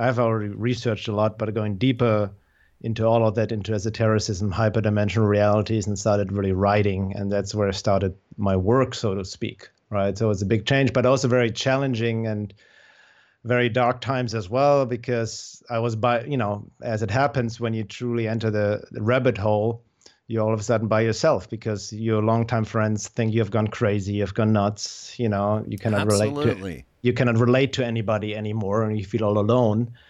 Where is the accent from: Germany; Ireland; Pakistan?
Germany; English is a second language; now in United States; I came from Germany to the US in 94 to study drums and percussion